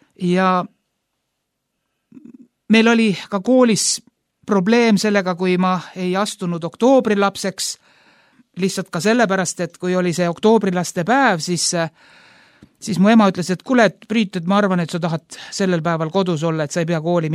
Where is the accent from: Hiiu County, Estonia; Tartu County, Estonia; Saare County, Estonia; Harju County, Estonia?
Harju County, Estonia; Tallinn; Ma olen pärit kristlikust kodust ja perekonnast